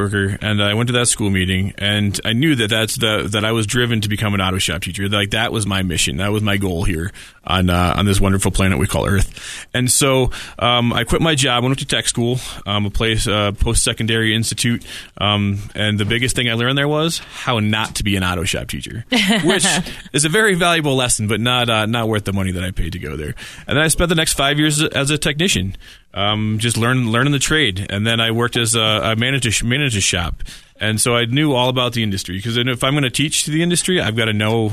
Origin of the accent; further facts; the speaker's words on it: Massachusetts, United States; Well, I grew up in Western Mass.